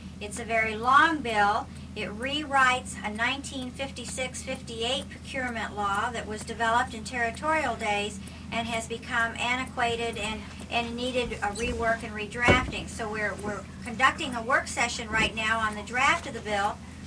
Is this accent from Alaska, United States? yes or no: yes; Anchorage, Alaska, United States; I'm from Anchorage.